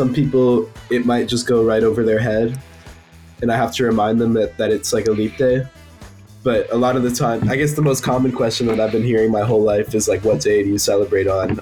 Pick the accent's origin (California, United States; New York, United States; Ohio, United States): New York, United States; Brooklyn; I'm from Brooklyn, New York.